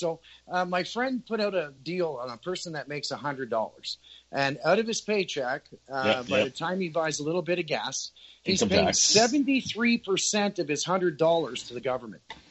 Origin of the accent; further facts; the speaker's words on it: Canada; And now you're running our province because we're so weak as a Canadian people